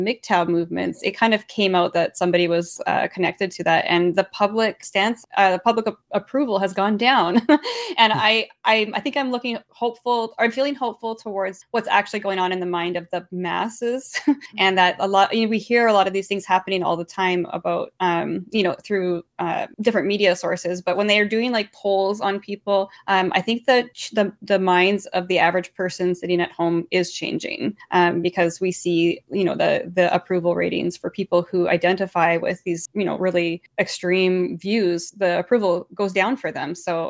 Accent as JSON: {"language": "English", "country": "Canada", "said": "I am Canadian."}